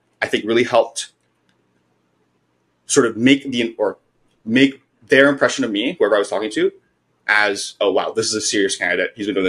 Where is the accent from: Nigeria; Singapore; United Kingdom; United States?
Singapore; I had a slightly unique background of going to the military, growing up in Singapore